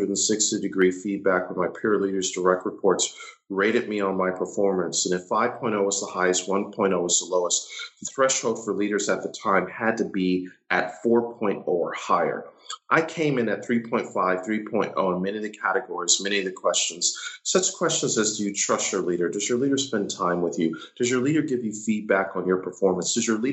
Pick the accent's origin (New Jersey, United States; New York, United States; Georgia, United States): New York, United States; Buffalo; I said, dude, I'm from Buffalo, New York.